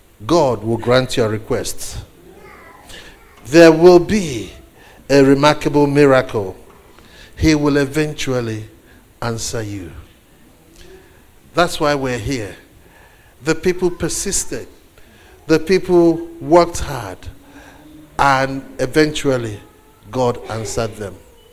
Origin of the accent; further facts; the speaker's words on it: Nigeria; And I come from Nigeria, and one of the unfortunate things about being firstborn is everybody looks up to you.